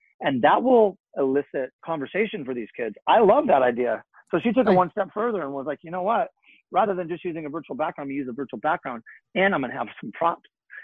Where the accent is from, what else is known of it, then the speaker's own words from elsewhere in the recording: California, United States; accent: Southern California; I got the most Southern California accent ever.